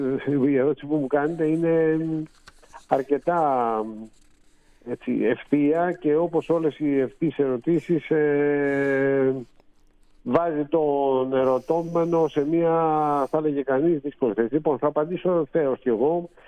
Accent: Greece; Ξέρετε, ανήκω σε μια κουλτούρα, γεννήθηκα εδώ, είμαι Έλληνας και έλαβα την, σαν κληρονομιά, την ελληνική κουλτούρα

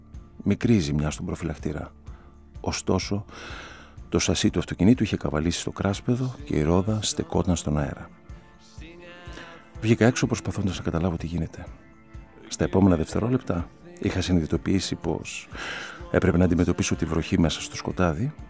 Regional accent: Larissa, Thessaly, Greece; born there; σας αποκαλύπτω πως γεννήθηκα στη Λάρισα.

